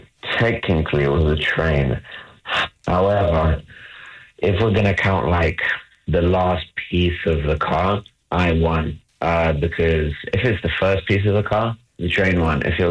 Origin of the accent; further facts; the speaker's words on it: England, United Kingdom; also born or lived in Brazil; now in Chicago, United States; And I grew up in England.